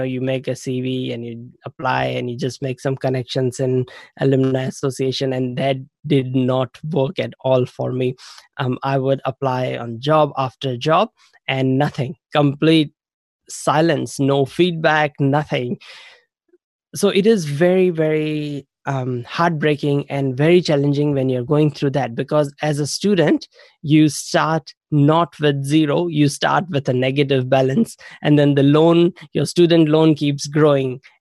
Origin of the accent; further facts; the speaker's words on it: India; moved away as an adult; now in New Zealand; I grew up in India. And I studied computer science, and then I immigrated to New Zealand, or as I came to New Zealand as an international student to study in university here in New Zealand.